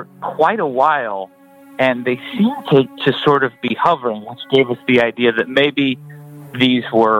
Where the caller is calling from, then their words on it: Phoenix, Arizona, United States; I'm calling from Phoenix, Arizona.